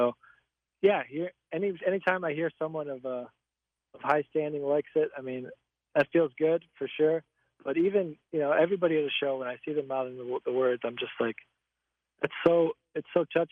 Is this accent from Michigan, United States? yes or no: yes; Michigan, United States; we grew up in Michigan, and I spent a lot of time up on Lake Huron.